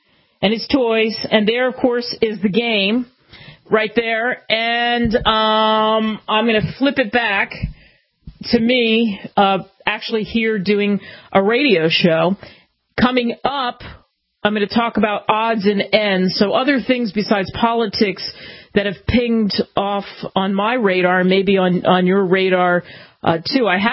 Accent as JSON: {"language": "English", "region": "New Jersey", "country": "United States", "tie": "born or raised there", "said": "When I grew up in Jersey"}